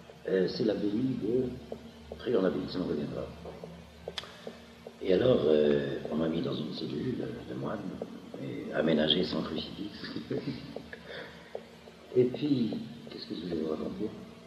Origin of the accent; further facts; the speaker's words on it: Grand Est, France; Bon, je suis alsacien.